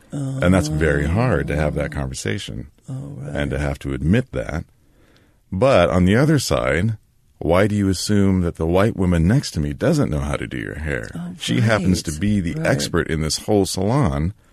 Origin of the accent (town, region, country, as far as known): Tacoma, Washington, United States; born or raised there; also born or lived in Puyallup